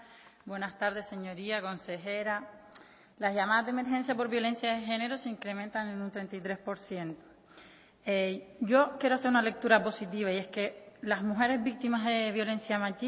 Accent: Fuerteventura, Canary Islands, Spain; sobre todo en islas como la que vengo de Fuerteventura.

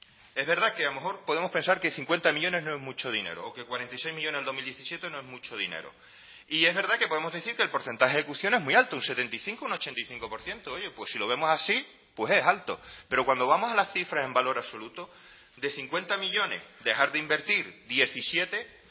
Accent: Canary Islands, Spain; Yo soy de Fuerteventura, la Escuela Infantil de Antigua y el IES de La Lajita, donde no se ha movido una sola piedra.

